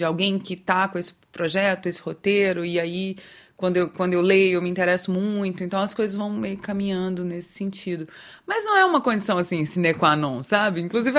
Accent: Recife, Pernambuco, Brazil; also born or lived in Minas Gerais; eu sou de Minas, mas eu cresci em Recife. Então, eu fui para Recife com 6 anos. Fiquei lá até a adolescência e voltei para Minas Gerais depois.

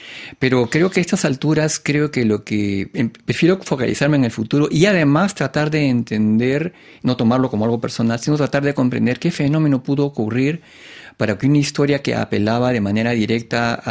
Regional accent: Peru; now in Paris, France; yo salí del Perú, porque creo que yo salí del Perú el año 90

